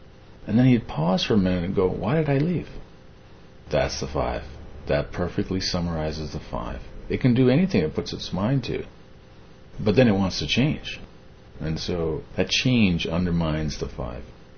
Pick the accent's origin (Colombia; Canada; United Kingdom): Canada; moved away; for me as a Canadian transplant, it's hard to get used to.